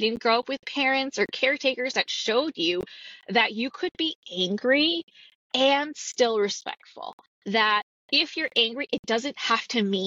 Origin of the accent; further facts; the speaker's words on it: California, United States; I have been born and raised in the Bay Area in California.